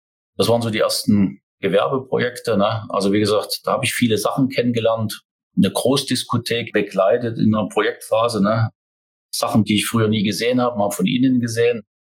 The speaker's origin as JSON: {"language": "German", "region": "Saxony", "country": "Germany", "lives_now": "Thuringia, Germany", "said": "Wirst du das als Sachse, der in Thüringen lebt, auch ein paar Jahre im Sauerland aushalten?"}